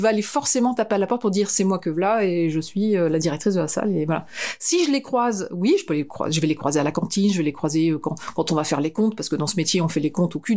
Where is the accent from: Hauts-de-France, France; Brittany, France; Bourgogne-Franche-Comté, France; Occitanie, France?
Hauts-de-France, France; Lille; also born or lived in Picardy; Alors, je suis née à Lille. J'ai grandi à Lille. Je suis une ch'timi. Pure souche. Et j'ai grandi en Picardie. Et ensuite, je me suis donc investie dans la natation et je suis partie à Lyon.